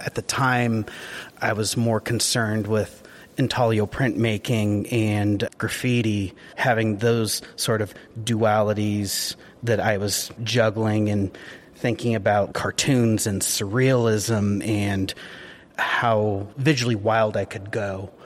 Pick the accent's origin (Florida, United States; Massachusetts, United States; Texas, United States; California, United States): California, United States; Growing up in Sonoma County, I think I wasn't really too concerned about landscape or nature.